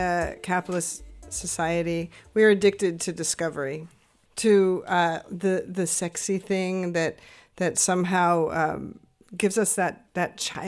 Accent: Seattle, Washington, United States; I grew up in Seattle in a neighborhood called Magnolia, and there was a library, public library

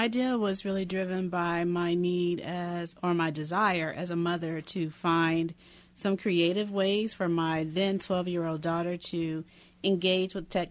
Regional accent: Memphis, Tennessee, United States; Memphis, Tennessee, which is my hometown

